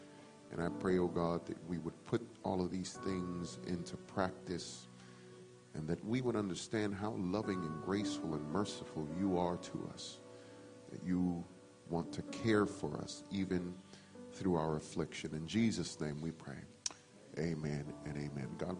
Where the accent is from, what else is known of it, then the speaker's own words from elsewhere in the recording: New York City, New York, United States; Good is shooting unwelcomed critters growing up in New York City.